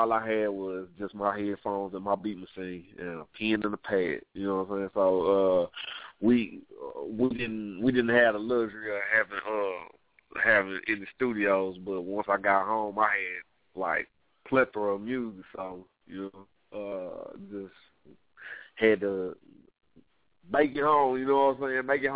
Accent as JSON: {"language": "English", "region": "Texas", "country": "United States", "said": "I'm from Texas. I did that track like around 2008."}